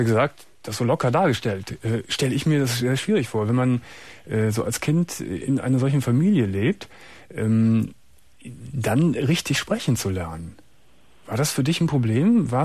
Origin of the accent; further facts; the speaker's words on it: Germany; Das sind ja Sachen, die wir so als Deutsche gar nicht so mitbekommen.